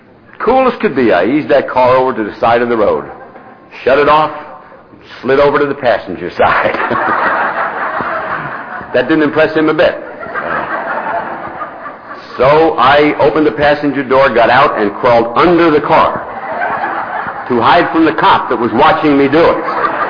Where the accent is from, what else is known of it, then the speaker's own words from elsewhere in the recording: Pennsylvania, United States; I got out of that Navy after 4 years. I went back to my hometown in Pennsylvania.